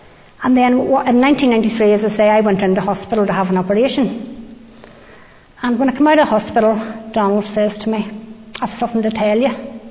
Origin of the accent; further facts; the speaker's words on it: Belfast, Northern Ireland, United Kingdom; I was born and brought up in Belfast, and I had the real privilege to be born into a Christian family, a born again Christian mother and father.